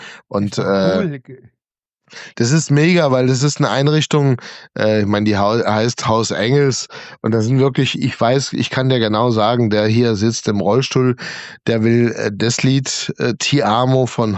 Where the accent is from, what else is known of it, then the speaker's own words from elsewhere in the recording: Germany; ich bin Deutscher.